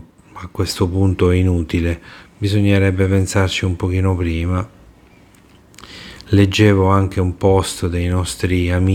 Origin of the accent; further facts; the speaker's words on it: Apulia, Italy; e io sono pugliese, quindi la conosco